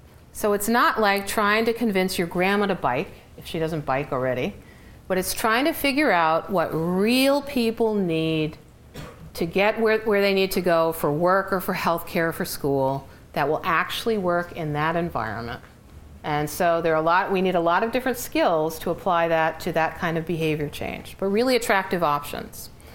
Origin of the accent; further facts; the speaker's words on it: New York, United States; I grew up in New York, and let me tell you, rainy New Jersey and cloudy New Jersey.